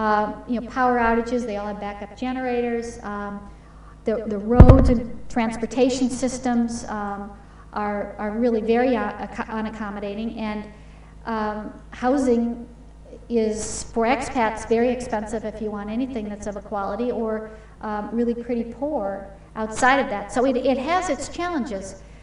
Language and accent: English; Wisconsin, United States; You know, I'm being from Wisconsin, I'm sure you're aware the small towns in Wisconsin haven't closed the gap on a Milwaukee or Chicago